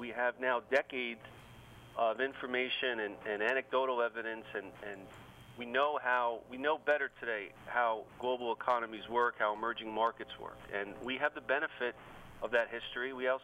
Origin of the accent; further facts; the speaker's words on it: New York City, New York, United States; now in Florida, United States; As a New Yorker, I'm a native New Yorker, I live in Florida now.